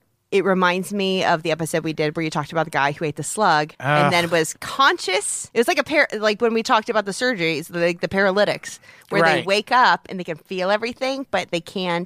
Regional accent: Peoria, Illinois, United States; I never talked about my psoriasis growing up in Peoria.

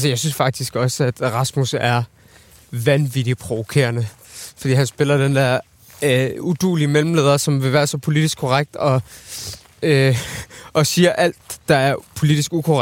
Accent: Viborg, Central Denmark Region, Denmark; also born or lived in Baghdad, Iraq; Og kom til Danmark som 5-årig. Og så er jeg vokset op i Viborg.

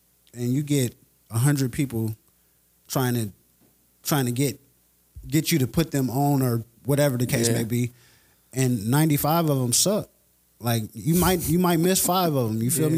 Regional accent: Las Vegas, Nevada, United States; I think the way that I was brought up in Vegas, it puts me in a different position because a lot of the rappers from the city are really my partners.

